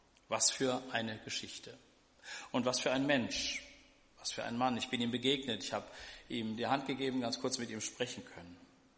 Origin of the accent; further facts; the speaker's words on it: Hesse, Germany; Und jetzt bin ich seit 2012 wieder in meiner Heimat, also in Mittelhessen, lebe mit meiner Frau im hessischen Weilburg